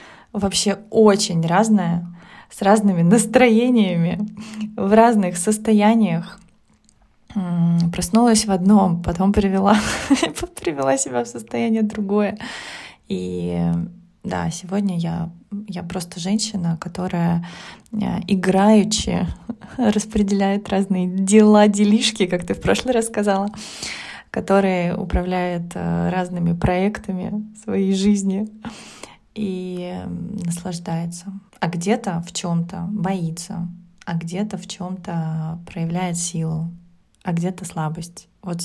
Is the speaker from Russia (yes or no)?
no; Slovenia; и я из Словении